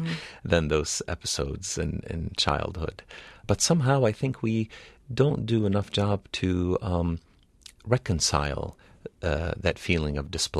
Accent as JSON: {"language": "English", "country": "United States", "tie": "born there", "said": "more logical for me to return to the U.S. as an American born"}